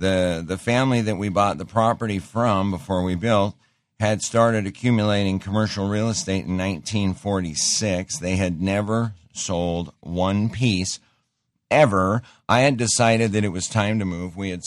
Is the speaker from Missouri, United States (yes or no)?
no; Montana, United States; I grew up in Montana. Montana was the silver dollar capital of the world.